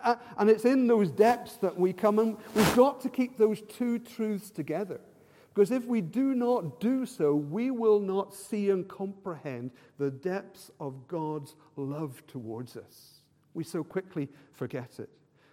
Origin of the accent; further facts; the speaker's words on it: Ireland; when I was growing up in Ireland, you would see people with the prayer beads